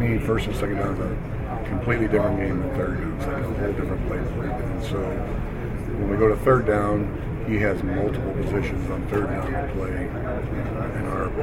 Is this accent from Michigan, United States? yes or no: yes; Michigan, United States; Greg Jones from Michigan State, and I'm obviously from Michigan, so but we've gotten over that.